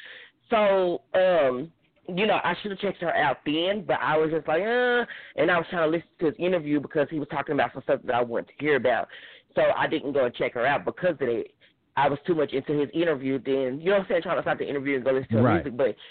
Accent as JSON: {"language": "English", "region": "Texas", "country": "United States", "said": "I'm from Texas, and I'm older."}